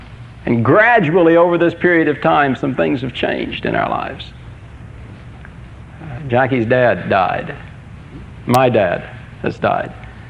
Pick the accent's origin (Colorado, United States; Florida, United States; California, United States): Florida, United States; Vero Beach; also born or lived in Macon / Fort Worth; I grew up in Vero Beach, which for years was home for me. Spent 4 years in Macon, Georgia, going to school there.